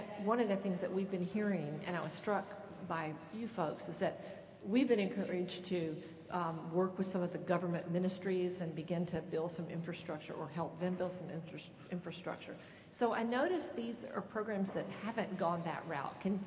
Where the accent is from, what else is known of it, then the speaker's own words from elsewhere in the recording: North Carolina, United States; from North Carolina